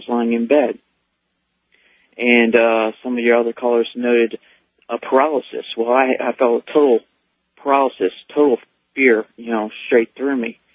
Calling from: Virginia, United States; And I'm calling from Virginia.

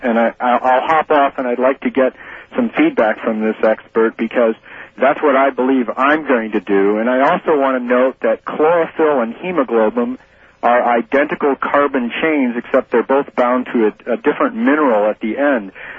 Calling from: Madison, Wisconsin, United States

